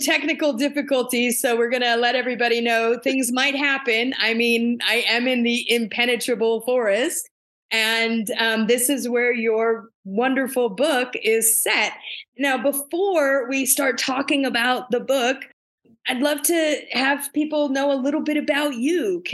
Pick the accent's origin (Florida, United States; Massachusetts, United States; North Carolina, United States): Florida, United States; I grew up in South Florida too.